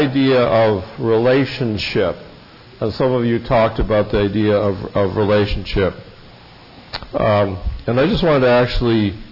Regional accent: Milwaukie, Oregon, United States; born there; I was born in the Milwaukee, Oregon.

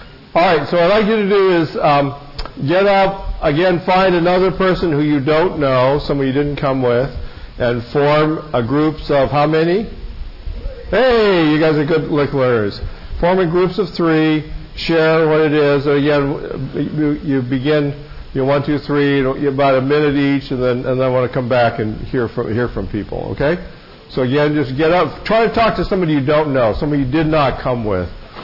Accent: Milwaukie, Oregon, United States; born there; I was born in the Milwaukee, Oregon.

